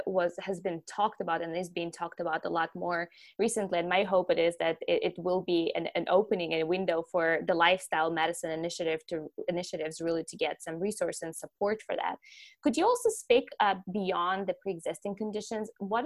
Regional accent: Ukraine; moved away; So I'm originally from Ukraine. I've been in the country for 13 years now, but I grew up in Ukraine.

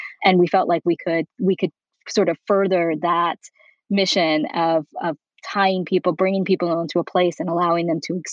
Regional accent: New York, United States; now in Beverly Hills, United States; I'm not. I'm originally from New York.

